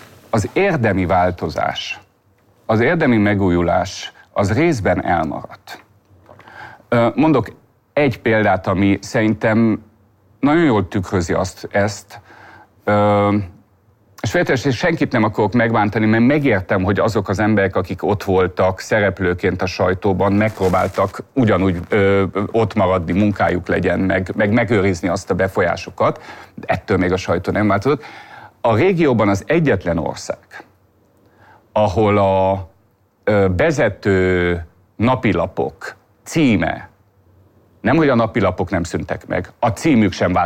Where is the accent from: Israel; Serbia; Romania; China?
Romania; Transylvania; moved away as an adult; now in Hungary; én nem Magyarországon születtem, én Erdélyben, Romániában születtem és nőttem fel, és miután én elvégeztem a műegyetemet Temesváron, én utána jöttem ki újságírást tanulni Magyarországra, és maradtam itt.